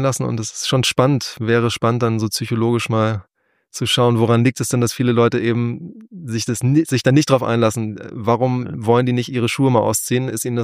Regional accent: Hamburg, Germany; Also ich bin ja tatsächlich vor etwa 1,5 Jahren aufs Land gezogen. Also ich bin ja auch ein Hamburger Jung, in Hamburg groß geworden. Und jetzt wohne ich auf dem Lande.

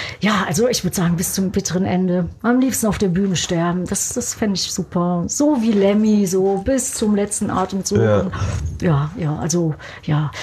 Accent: Germany; now in United States; aber Deutschland ist immer noch so, meine Wurzel, meine Heimat.

